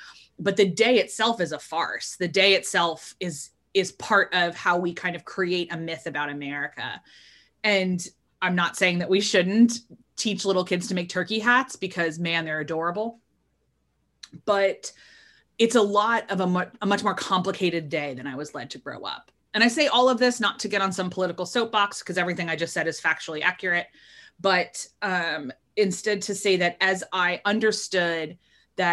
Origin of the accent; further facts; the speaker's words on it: Northeast, United States; But I grew up in the Northeast, and I grew up in a family that was pretty small